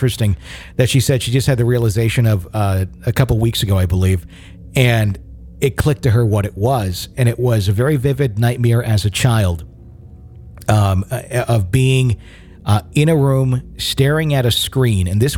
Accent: Carthage, Maine, United States; I was born and raised in Western Maine, a small town called Carthage. It was a lodging town, extremely rural and hick, as one would say.

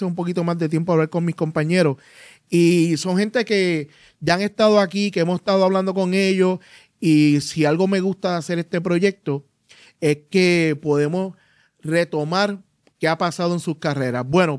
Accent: Puerto Rico; La palabra bowl la podemos decir. Como cualquier puertorriqueño, mal dicha.

